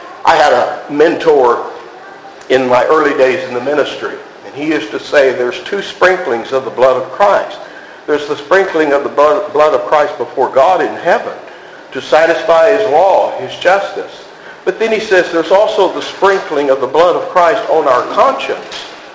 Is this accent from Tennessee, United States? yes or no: yes; Memphis, Tennessee, United States; You know, I'm from Memphis, okay? This is